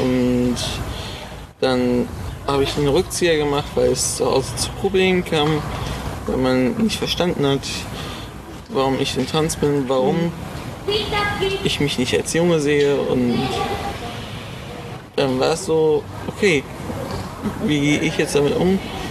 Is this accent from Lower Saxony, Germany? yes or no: no; Solingen, North Rhine-Westphalia, Germany; ich komme aus Solingen, bin 21 Jahre alt